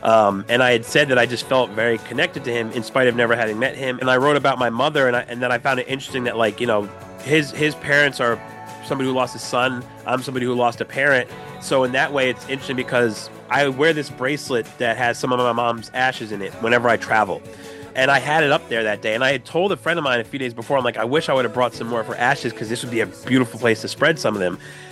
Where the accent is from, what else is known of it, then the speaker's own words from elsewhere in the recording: Kingston, New York, United States; I am from Kingston, New York.